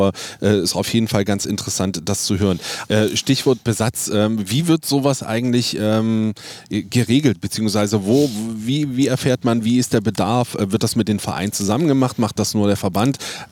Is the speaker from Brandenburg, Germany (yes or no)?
yes; Potsdam, Brandenburg, Germany; Ich merke das aber als Potsdamer immer wieder, dass es mir durchaus sauer aufstößt.